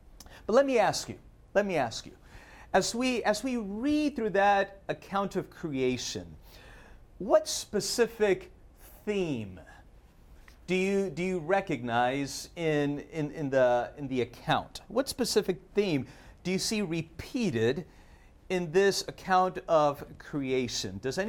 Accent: Argentina; You know, I'm from Argentina.

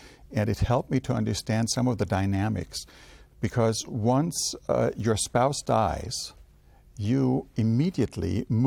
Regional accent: Germany; moved away as an adult; now in United States; I was born and raised in Germany and just recently, a couple of years ago, transitioned to the United States.

